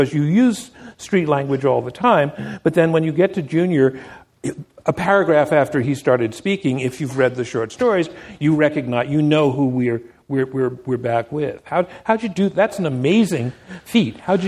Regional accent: Harlem, New York, United States; I grew up in Harlem as a black kid in Harlem.

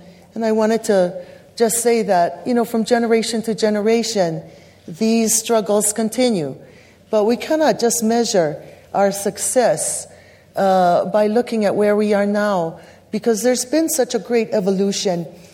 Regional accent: Hawaii, United States; Being a Hawaiian, Kanaka Maoli, our job is to work with our peoples.

